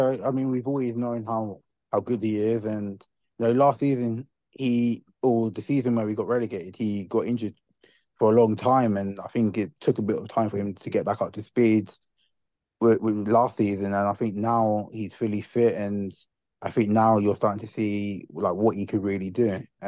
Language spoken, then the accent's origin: English; London, United Kingdom; Yeah, surprisingly, my team was actually Aston Villa growing up. I've got no connection to Birmingham or Aston Villa